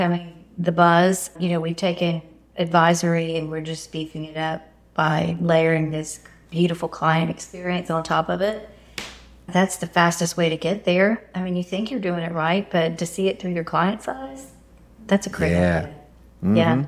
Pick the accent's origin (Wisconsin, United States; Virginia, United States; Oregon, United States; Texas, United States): Texas, United States; So we come back from council, and because we're both from Texas, we started sharing our clients.